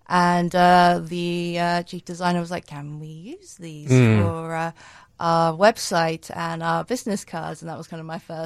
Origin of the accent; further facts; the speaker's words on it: London, United Kingdom; moved away as an adult; now in United States; I am originally from London, specifically Wimbledon, and I came here because I married an American.